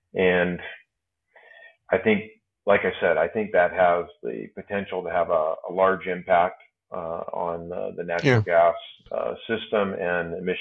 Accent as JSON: {"language": "English", "region": "Oregon", "country": "United States", "tie": "born or raised there", "said": "Yeah, I grew up in the Northwest and spent a lot of time fishing in the Umatilla National Forest."}